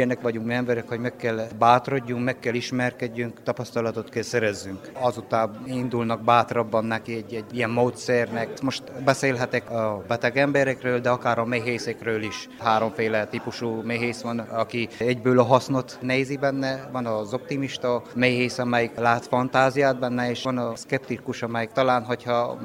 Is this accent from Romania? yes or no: yes; Gheorgheni, Harghita, Romania; Gyergyószé Miklósról jöttem, mint méhész.